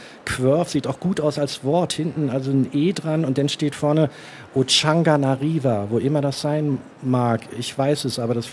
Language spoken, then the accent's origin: German; Stralsund, Mecklenburg-Vorpommern, Germany; now in Leipzig, Germany; Ich stamme ja aus Stralsund.